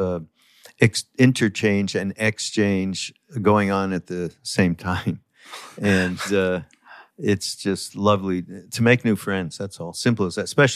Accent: Canada; Being that I'm from Canada

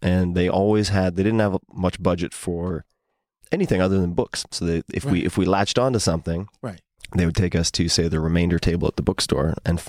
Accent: New York, United States; I was born and raised on Long Island.

